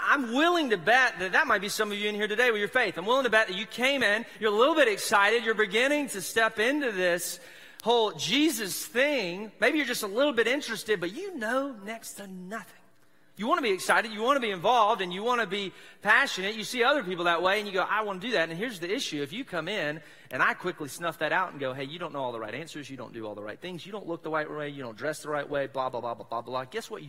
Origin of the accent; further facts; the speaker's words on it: Mississippi, United States; I've been here for a hot second. I'm from South Mississippi. We got no professional teams at all.